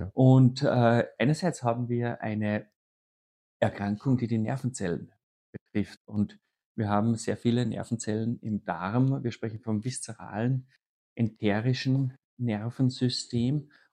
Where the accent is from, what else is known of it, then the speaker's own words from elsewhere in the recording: Salzburg, Austria; Ich komme aus Salzburg